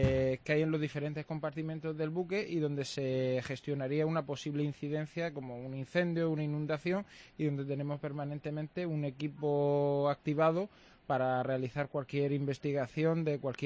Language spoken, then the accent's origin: Spanish; Cartagena, Region of Murcia, Spain; yo soy de Cartagena. Siempre me atrajo mucho la vida militar. Y como nací en Cartagena y está muy relacionado con el mundo de la Armada